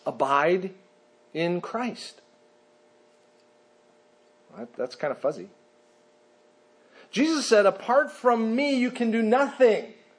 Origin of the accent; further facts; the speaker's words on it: Minneapolis, Minnesota, United States; I grew up in Minneapolis. I used to fish in the Mississippi River with my dad.